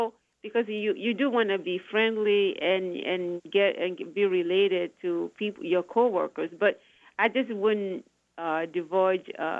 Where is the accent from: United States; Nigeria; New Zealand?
Nigeria; moved away; Nigeria. I came from Nigeria. I came here 36 years ago, it's a long story.